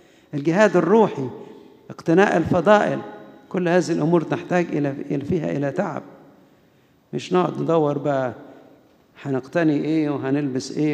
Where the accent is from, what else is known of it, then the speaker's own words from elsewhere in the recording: Egypt; عندنا في مصر